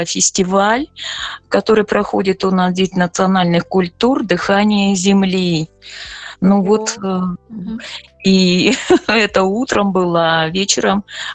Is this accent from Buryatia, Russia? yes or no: yes; Ulan-Ude, Buryatia, Russia; born there; Мои родители родом из Качугского района Иркутской области, но родилась я в Улан-Удэ.